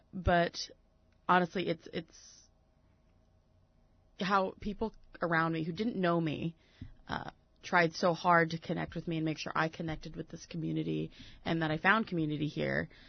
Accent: Midwest, United States; also born or lived in Sioux Falls, South Dakota; Well, I'm originally from, I consider the Midwest. I moved around a little bit, but I moved here from South Dakota, Sioux Falls, South Dakota, where I went to college, where my undergrad.

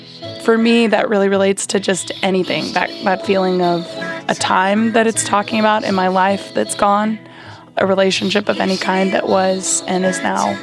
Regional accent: Indianapolis, Indiana, United States; I'm from Indianapolis, Indiana

